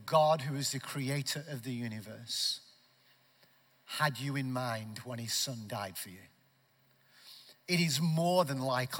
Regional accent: Preston, North West England, United Kingdom; now in Arizona, United States; Me, my family of six arrived here from the northwest of England. Okay, near Manchester, Liverpool, that area, a city called Preston, and that was, we have been in Arizona since 2015.

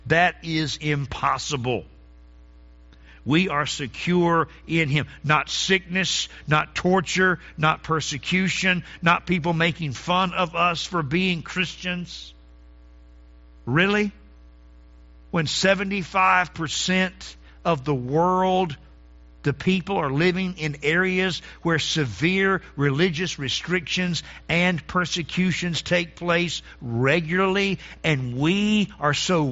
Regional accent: Eden, North Carolina, United States; in the front yard of where I grew up in Eden, North Carolina.

